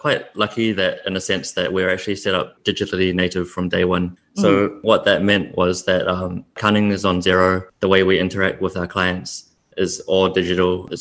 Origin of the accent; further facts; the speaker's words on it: New Zealand; now in Singapore; I've been in Singapore for about 6 years now. I was originally from New Zealand.